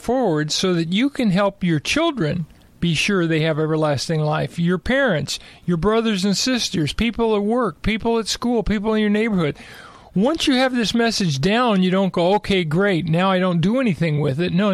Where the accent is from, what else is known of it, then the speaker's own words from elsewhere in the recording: California, United States; I'm from California